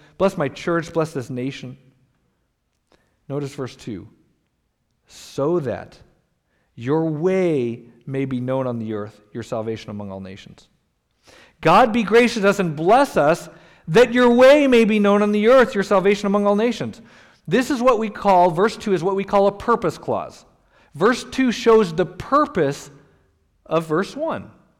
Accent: Colorado, United States; I grew up in Colorado, so I use lots of Rocky Mountain illustrations.

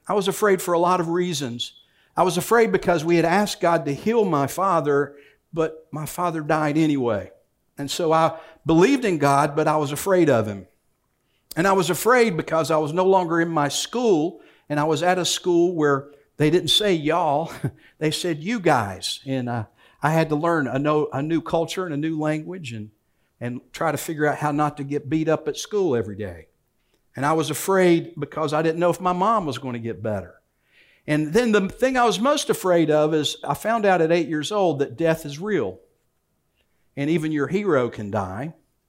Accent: Virginia, United States; It was a bigger church than we'd ever gone to when I was growing up in Virginia.

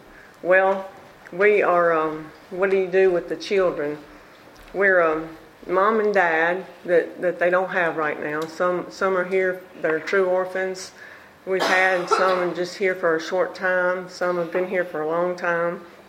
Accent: Byram, Mississippi, United States; We are from Mississippi, from Byram, Mississippi.

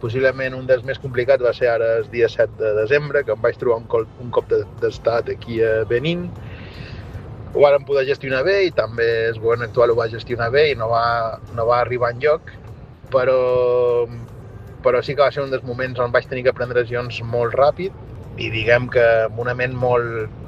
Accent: Palma, Balearic Islands, Spain; born there; vaig néixer, i amb molt d'orgull, a la Clínica Miramar, a Palma. La meva mare va decidir anar a parir a Palma i som nascut a Palma de Mallorca. Encara que sigui eivissenc per una part

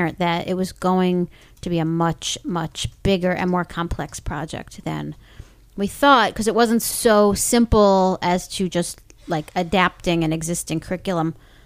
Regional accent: United States; And I'm American. I don't speak metric.

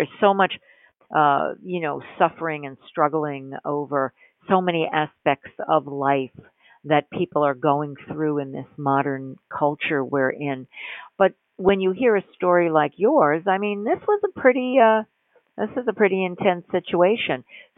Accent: New York, United States; And I'm from New York, and I know about Bellevue.

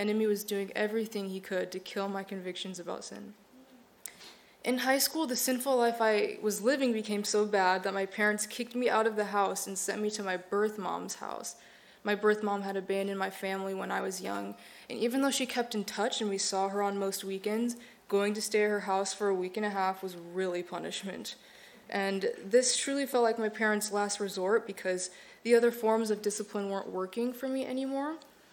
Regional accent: Chicago, Illinois, United States; now in Stockton, United States; We are originally from Chicago, but moved here 2 years ago after graduating college and getting married for a job opportunity and with hopes to escape the freezing winters.

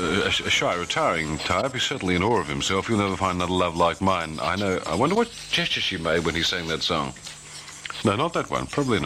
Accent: Western Australia, Australia; I said, I'm from Western Australia.

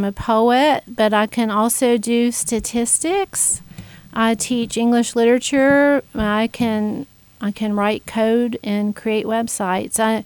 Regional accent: South Carolina, United States; also born or lived in Georgia / Texas; I grew up in South Carolina and lived there, and also a little bit in North Carolina and a little bit in Georgia. So I was in the Southeast and then in Texas for 4 years

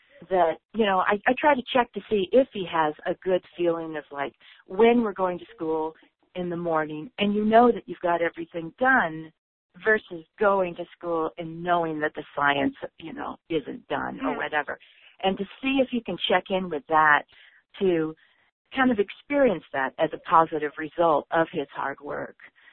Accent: Seattle, Washington, United States; from Seattle, and I did this class last year also.

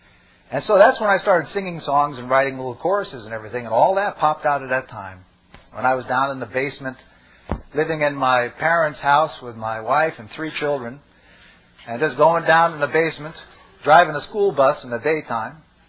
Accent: New York, United States; I'm from Long Island up in New York, so you might have a little trouble understanding my accent.

